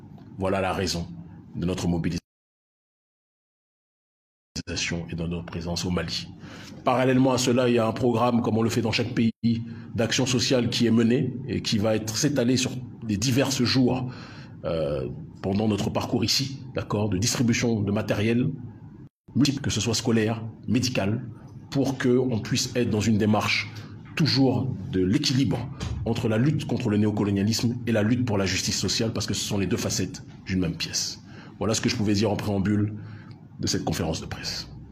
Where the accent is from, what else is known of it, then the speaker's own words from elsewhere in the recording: France; born there; Je suis né en France, je ne le renierai jamais